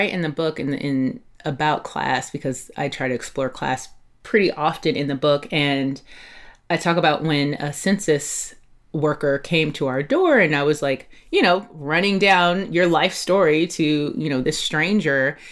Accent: Los Angeles, California, United States; also born or lived in Catalina Island; she and I grew up mostly in South Los Angeles, which they call it now. That's a rebrand. Back then we called it South Central LA. And I also spent a large portion of my childhood on Catalina Island

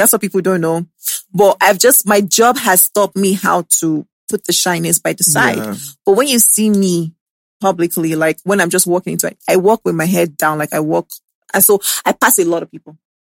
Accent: Lagos, Nigeria; No, I grew up in Lagos, so okay. I went to school in Benin for 3 years.

